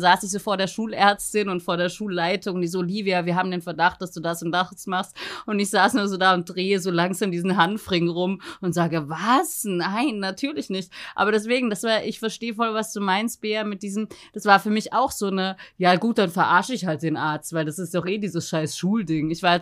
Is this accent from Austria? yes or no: yes; Vienna, Austria; ich bin in Österreich aufgewachsen, in Wien